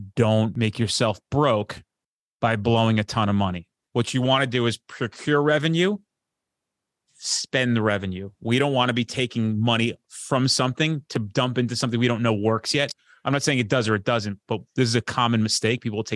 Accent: New Jersey, United States; I'm fucking Italian from New Jersey.

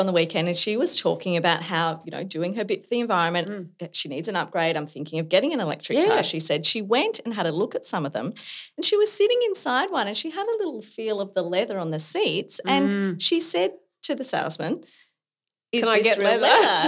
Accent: South Australia, Australia; But I am from South Australia.

